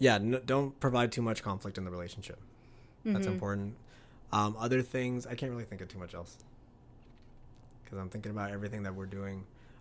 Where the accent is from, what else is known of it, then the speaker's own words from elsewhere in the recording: Scarborough, Ontario, Canada; I grew up in Scarborough. I don't know if you guys know where Scarborough is, but Scarborough is the backyard breeding capital of the planet.